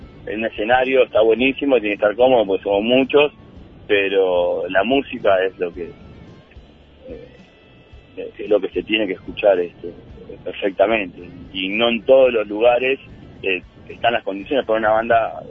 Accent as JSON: {"language": "Spanish", "town": "Luzuriaga", "region": "Buenos Aires Province", "country": "Argentina", "said": "yo soy de Lusuriaga y siempre fuimos de la banda de Lusuriaga, ¿no? Oriunda de..."}